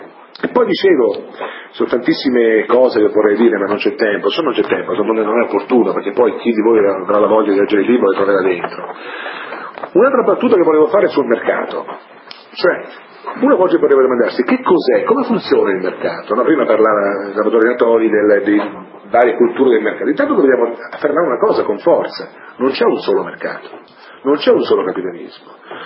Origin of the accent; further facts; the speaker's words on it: Ascoli Piceno, Marche, Italy; io sono anch'io una persona del sud, io sono di Ascoli Piceno, che è un po' al confine, sono di Ascoli, nel sud o no